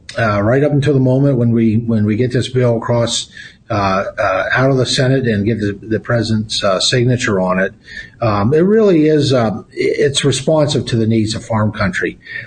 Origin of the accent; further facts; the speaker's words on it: Pennsylvania, United States; I'm from Pennsylvania, but quite frankly, we wrote this bill for American agriculture